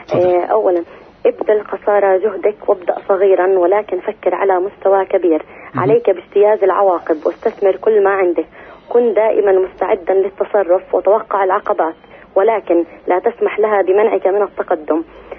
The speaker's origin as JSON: {"language": "Arabic", "town": "Nablus", "region": "West Bank", "country": "Palestine", "said": "من نابلس."}